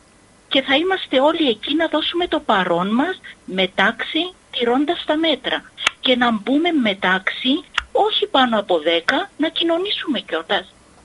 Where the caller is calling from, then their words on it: Nicosia, Nicosia District, Cyprus; είμαι από Λευκοσία, γέροντα.